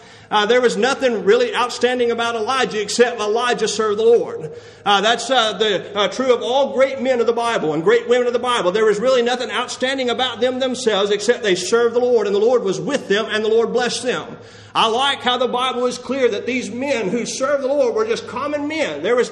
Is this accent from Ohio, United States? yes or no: no; Texas, United States; I'm from West Texas. I know what it is to go through a drought.